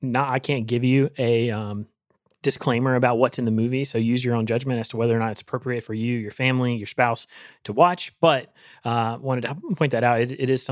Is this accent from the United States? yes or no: yes; North Carolina, United States; I grew up in Eastern North Carolina, football. God love it.